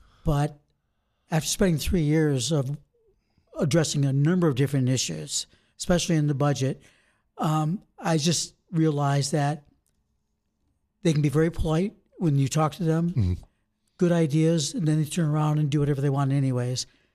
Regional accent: Michigan, United States; now in Wisconsin, United States; So we just said, neither one of us are really from Wisconsin. Mm-hmm. My wife grew up in Minnesota, and I grew up in Michigan.

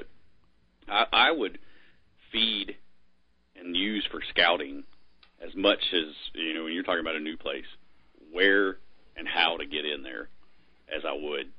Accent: Virginia, United States; I'm originally from Virginia, and so hunting early season Nebraska is not really what I want to do.

